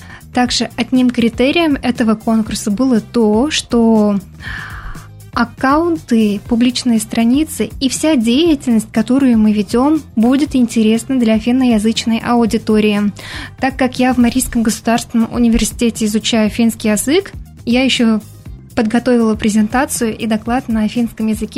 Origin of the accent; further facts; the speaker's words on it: Bashkortostan, Russia; Я сама родом из Республики Башкортостан. Я отношусь к восточным марийцам.